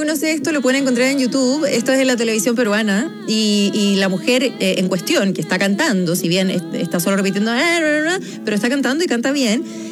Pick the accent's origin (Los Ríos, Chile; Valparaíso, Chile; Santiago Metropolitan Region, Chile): Santiago Metropolitan Region, Chile; Calera de Tango; mi querida comuna, nacida y criada en Calera de Tango